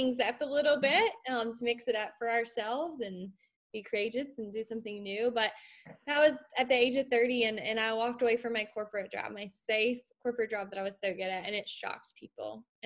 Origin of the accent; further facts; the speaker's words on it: North Carolina, United States; I grew up in Eastern North Carolina. So Leanne and I are based in Raleigh.